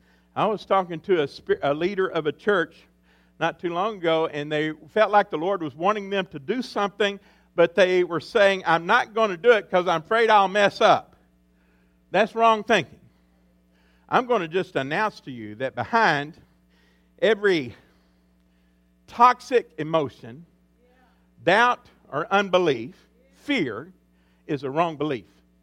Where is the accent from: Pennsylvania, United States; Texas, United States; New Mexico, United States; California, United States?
Texas, United States; Now, back where I was raised in Deep East Texas, behind the green curtain, in Deep East Texas